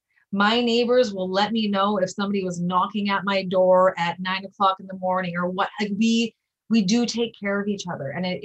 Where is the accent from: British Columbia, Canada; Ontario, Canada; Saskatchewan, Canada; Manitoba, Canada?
Manitoba, Canada; North Kildonan; also born or lived in Nova Scotia; So I was brought up in North Kildonan, well, Nova Scotia and North Kildonan. And I chose to move back to the North End. My dad grew up in the North End. So I've lived here for 20 years now.